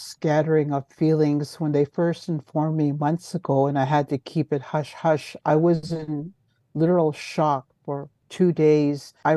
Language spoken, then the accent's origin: English; Ontario, Canada; I'm from Wequemeconk First Nations, which is on Manitoulin Island on the Great Lakes.